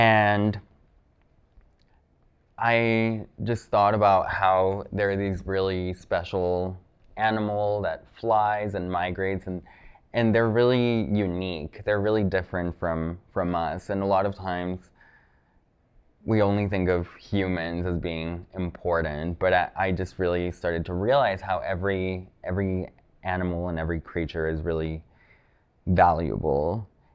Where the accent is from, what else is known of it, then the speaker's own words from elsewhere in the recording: Mexico City, Mexico; also born or lived in Santa Barbara, United States; I grew up in Mexico City, which is a very smoggy city with lots of traffic